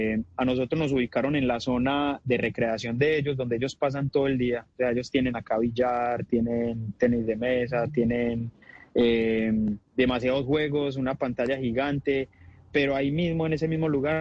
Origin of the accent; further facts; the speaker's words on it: Colombia; así somos los colombianos un poquito.